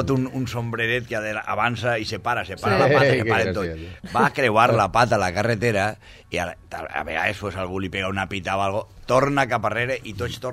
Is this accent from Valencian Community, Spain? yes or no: yes; Massanassa, Valencian Community, Spain; En el meu poble, en Massanassa i en el Palmar